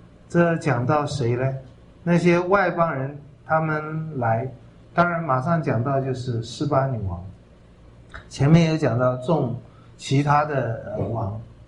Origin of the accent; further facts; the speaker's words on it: China; 我们中国人对那些洋鬼子是多么的痛恨和惧怕和陌生啊。